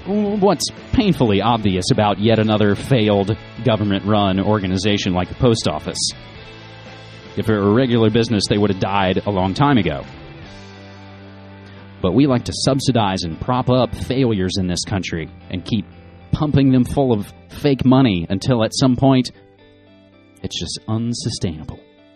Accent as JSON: {"language": "English", "region": "West Virginia", "country": "United States", "tie": "born or raised there", "moved": "as an adult", "lives_now": "Portland, United States", "said": "West Virginia being my home state, born and bred, West by God, Virginia, 28 years, now nearly 6 years here in the People's Republic of Portlandia"}